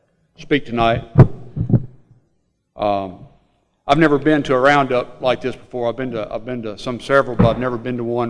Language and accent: English; Mentor City, Mississippi, United States; I'm from Mentor City, Mississippi. If y'all don't know where that is, I live in the Mississippi Delta, home of the Blues, south of Memphis, Tennessee, in a little small town.